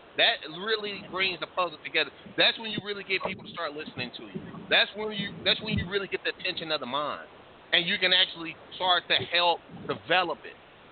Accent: Paducah, Kentucky, United States; also born or lived in Chicago; now in Washington, United States; Being born in Chicago, spending a lot of time in Chicago, growing up in Paducah, spending a heck of a lot of time in Paducah, now living in the DMV area

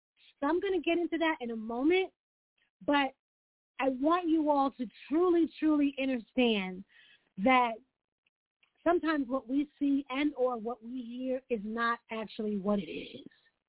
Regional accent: New York, United States; also born or lived in New Jersey; I'm a New Yorker. I'm a New York girl. I lived in Jersey for many years

